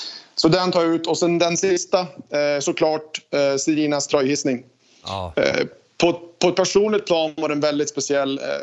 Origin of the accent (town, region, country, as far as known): Stockholm, Stockholm County, Sweden